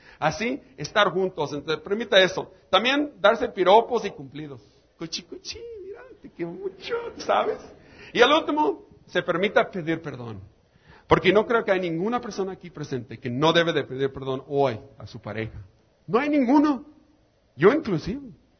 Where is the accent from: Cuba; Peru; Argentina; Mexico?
Mexico; Maneadero, Baja California; No sé cómo está en Tijuana, pero en mi pueblo, en Mañadero, Baja California, está de barro.